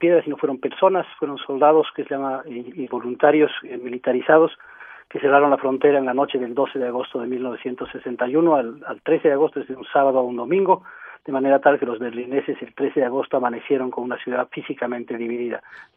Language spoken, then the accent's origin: Spanish; Bolivia; Soy boliviano, de origen alemán.